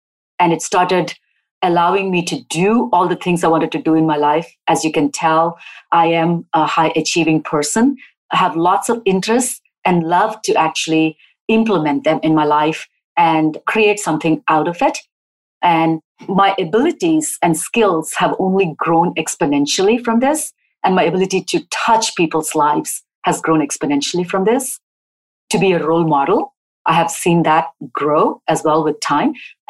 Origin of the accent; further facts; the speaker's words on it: South India, India; born there; As a kid, I was born in South India in a nice family, cozy, small family with large friends and extended family.